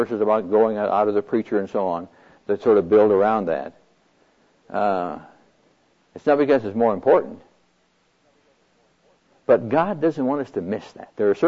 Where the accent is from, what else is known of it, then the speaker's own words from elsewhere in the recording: Neola, Iowa, United States; Now, I'm from Neola, Iowa, population 900. I'm not used to this kind of stuff.